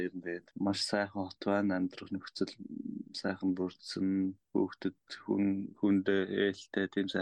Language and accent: Mongolian; Uvs, Mongolia; Бага нас маань бол Ус аймгийн Төвд аймгийн Төвд төр ер нь бол төрж өссөн.